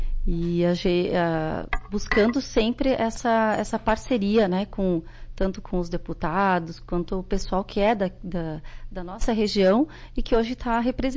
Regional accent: Caxias do Sul, Rio Grande do Sul, Brazil; now in Capão Bonito, Brazil; eu sou natural de Caxias do Sul, mas hoje me considero meio a meio, né? Tem uma parte do meu coração que é Caxias e a outra parte é Capão Bonitense.

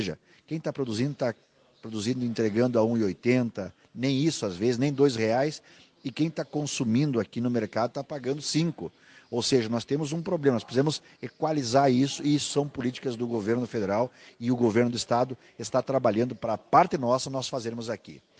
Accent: Nonoai, Rio Grande do Sul, Brazil; Eu sou aqui de Nonoai, sou de uma cidade vizinha, aqui de Soledade

